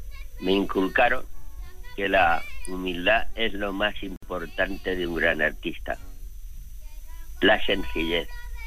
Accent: Beas de Segura, Andalusia, Spain; Soy de Bear de Segura, mi pueblo natal.

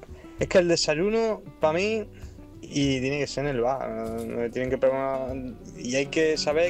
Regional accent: Badajoz, Extremadura, Spain; Es que yo soy de Badajoz y en Badajoz somos la capital del desayuno.

